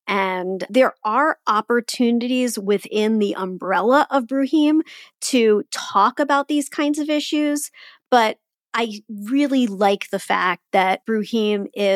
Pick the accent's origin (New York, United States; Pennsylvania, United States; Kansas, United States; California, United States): Pennsylvania, United States; Philadelphia; growing up in Philadelphia in the 1980s